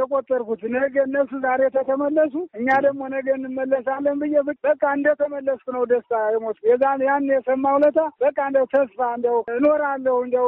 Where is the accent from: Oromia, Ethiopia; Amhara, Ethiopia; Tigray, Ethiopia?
Oromia, Ethiopia; እኛ ተወልደን ካደግንበት በላይ ኦሮሚያ ክልል ነው የምንወደው። ልጅም የወለድኩኝ ሀብት የሚያገኘውኝ ኦሮሚያ ክልል ነው።